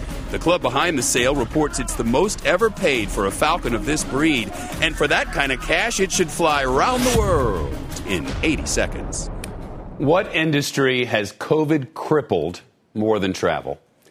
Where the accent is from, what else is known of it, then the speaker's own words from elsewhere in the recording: Mississippi, United States; I look to my home state of Mississippi, where 6 of the hospitals in that state are completely out of ICU beds.